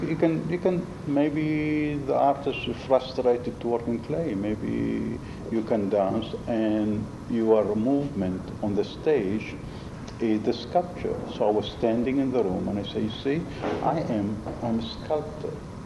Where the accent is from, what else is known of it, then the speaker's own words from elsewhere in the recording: Baghdad, Baghdad Governorate, Iraq; also born or lived in Israel; now in London, United Kingdom; and I come with no money here, the same way as we came to Israel from Baghdad with no money, you know, and I have just myself, and I have no family, no relative, nothing, and my parents in Israel